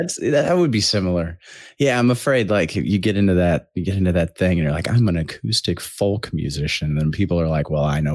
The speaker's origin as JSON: {"language": "English", "town": "Alexandria", "region": "Indiana", "country": "United States", "tie": "born or raised there", "also_born_or_lived": "New Castle", "said": "I was born and raised in Alexandria, Indiana. And then 7th grade, we moved to Newcastle, Indiana."}